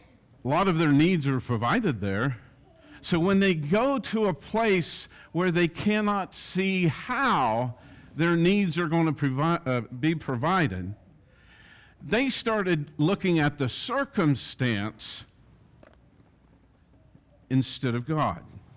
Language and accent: English; West Virginia, United States; Since I grew up in West Virginia, I love mountains, trees, fresh vegetation, green, color of the fall.